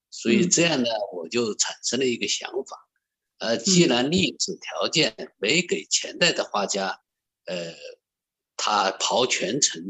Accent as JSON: {"language": "Chinese", "town": "Wuhan", "region": "Hubei", "country": "China", "tie": "born or raised there", "also_born_or_lived": "Shanghai", "said": "我生在长江，生在上海，然后长在武汉， 大学毕业呢又到川江工作"}